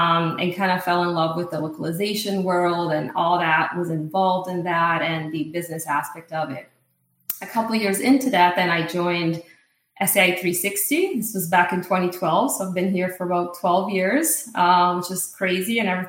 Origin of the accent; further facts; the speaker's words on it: Italy; English is a second language; moved away as an adult; now in United States; So I grew up in Italy. I lived there until I was about 18 years old, and then I moved to the U.S. for university in the Boston area, and really fell in love with life here. So decided to settle down and start a career here.